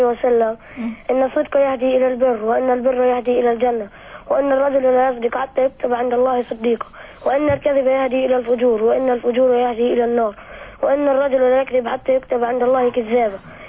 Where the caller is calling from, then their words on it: Jamma'in, Nablus Governorate, Palestine; من جماعي.